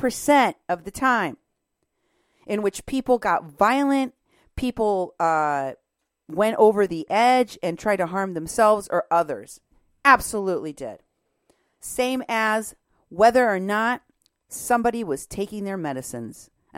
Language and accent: English; Muscatine, Iowa, United States; because in Muscatine, Iowa, where I grew up, because we lived by the river.